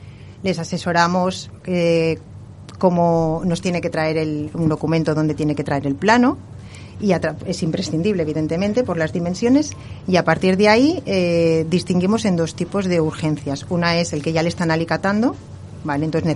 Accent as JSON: {"language": "Spanish", "town": "Alboraya", "region": "Valencian Community", "country": "Spain", "said": "Sí, yo soy de Alboraya."}